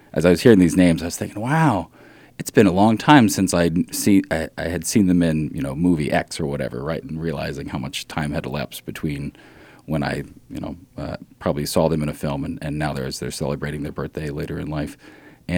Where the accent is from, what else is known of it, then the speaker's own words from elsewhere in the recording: Ohio, United States; I'm originally from Ohio, so I was a couple hours away and got a chance to see family